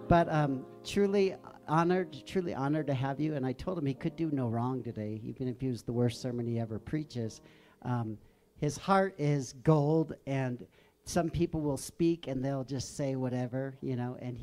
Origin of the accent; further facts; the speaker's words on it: St. Louis, Missouri, United States; That my best friend, growing up in St. Louis, Missouri, was a kid in Colorado Springs and also in Santiago, Chile